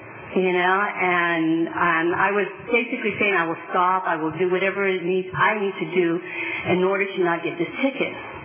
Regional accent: Fresno, California, United States; I am from Fresno, and my home group is the Sierra Sky Park.

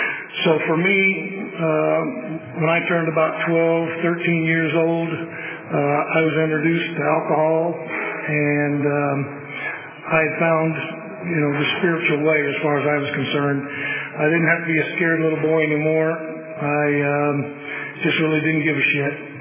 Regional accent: Woodville, California, United States; also born or lived in Missouri; I remember growing up, we moved out here from Missouri, and we lived in the Woodville labor camp, and little bitty metal sheds.

